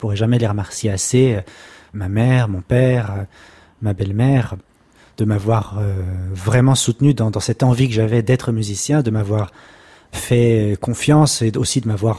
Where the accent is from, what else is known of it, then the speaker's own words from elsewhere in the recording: Paris, Île-de-France, France; born there; Je suis né à Paris, dans le 13e arrondissement, en 1986.